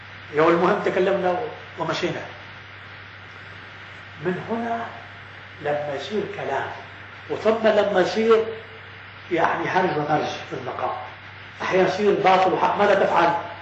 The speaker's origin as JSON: {"language": "Arabic", "country": "Lebanon", "said": "طبعا في بعض البلاد مثل عندنا في لبنان"}